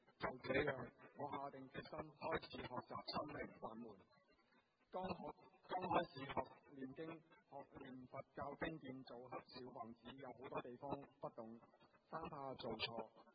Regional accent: Macau

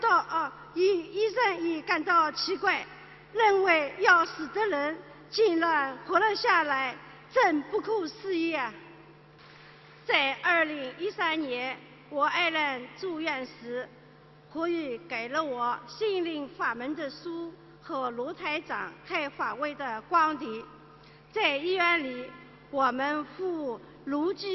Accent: Shanghai, China; 我来自上海

